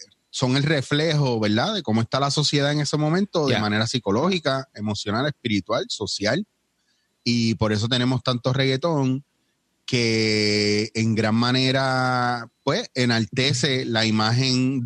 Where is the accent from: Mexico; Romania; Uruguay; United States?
United States; New York; born there; Yo soy ciudadano americano. Yo nací en Nueva York.